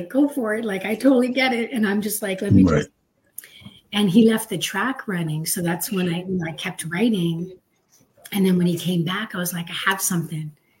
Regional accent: Canada; now in United States; I was actually working on my visa to stay in America because I'm from Canada.

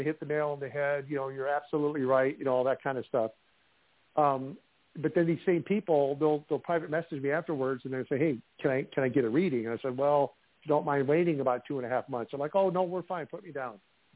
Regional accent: Iowa, United States; I have a lot of supporters from the Midwest, from my home state of Iowa.

